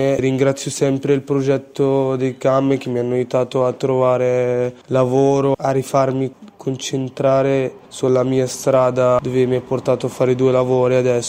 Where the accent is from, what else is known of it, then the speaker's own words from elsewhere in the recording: Tunisia; now in Italy; ho 21 anni, sono qui in Italia dal 2021, vengo dalla Tunisia.